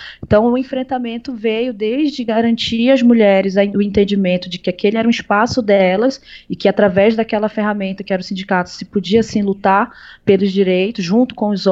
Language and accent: Portuguese; Belém, Pará, Brazil; Eu sou de Belém.